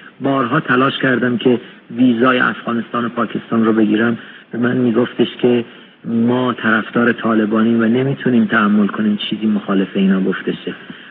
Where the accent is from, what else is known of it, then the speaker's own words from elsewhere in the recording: Iran; این برای من به شخص شرم‌آوره به عنوان یک ایرانی